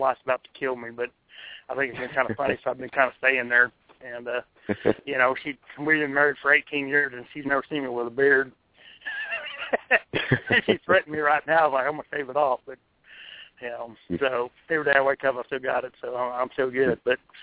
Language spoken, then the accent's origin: English; New Mexico, United States; now in Texas, United States; I'm from New Mexico originally, so I'm a transplant into Texas for about 20 years.